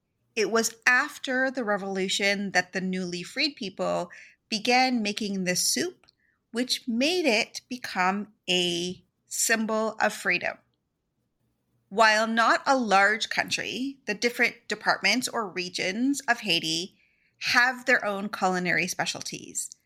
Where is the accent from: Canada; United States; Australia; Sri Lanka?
Canada; Growing up in Canada